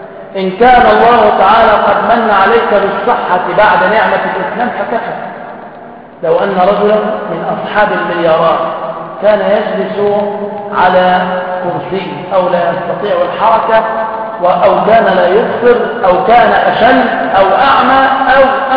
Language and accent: Arabic; Damietta, Damietta Governorate, Egypt; على فكرة أنا من دمياط حتى لا يقرأ هذا غريب يقول هكذا على الدمياط